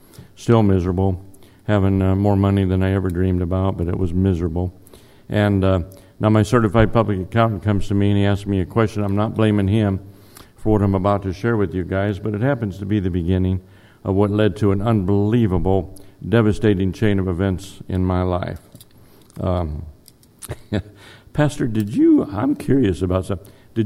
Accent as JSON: {"language": "English", "town": "Pekin", "region": "Illinois", "country": "United States", "said": "But when I flew back to Peoria, Illinois, we're actually from Pekin, but I flew back to Peoria, Illinois, put my airplane away"}